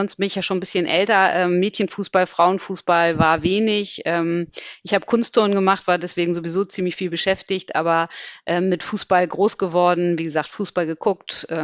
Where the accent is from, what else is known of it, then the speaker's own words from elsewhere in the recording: Hamburg, Germany; ich komme aus Hamburg, in der Nähe von Hamburg. Ich bin in einer Reihenhaussiedlung groß geworden.